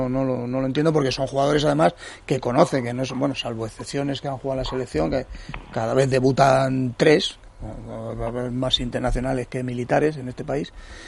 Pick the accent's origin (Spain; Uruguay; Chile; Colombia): Spain; porque soy español